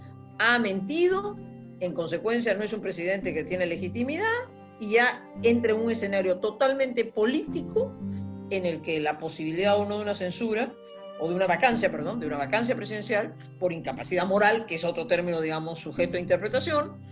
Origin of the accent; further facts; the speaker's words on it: Peru; un escenario que a mí no me gusta como peruana